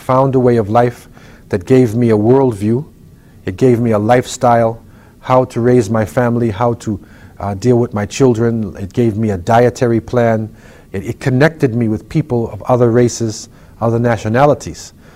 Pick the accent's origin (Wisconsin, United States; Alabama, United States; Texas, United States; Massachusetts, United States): Massachusetts, United States; Boston; I was raised in the United States in Boston, and you know, to a very religious family, hard-working family